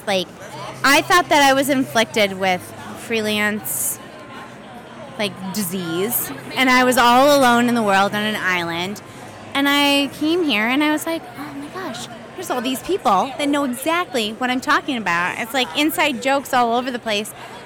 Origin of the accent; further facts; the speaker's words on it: Minneapolis, Minnesota, United States; also born or lived in Chicago; Well, I'm from Minneapolis originally, but I lived in Chicago for 10 years, and I just moved back to Minnesota, so I don't have a good network there.